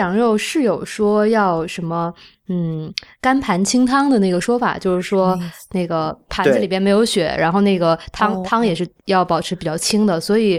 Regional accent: Northeast China, China; 我是东北人，所以关于白菜的问题，

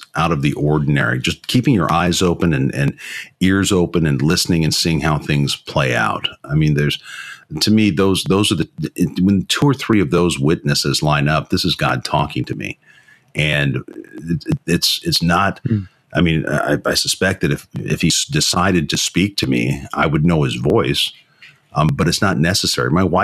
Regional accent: Florida, United States; Well, I grew up in the South, in Florida

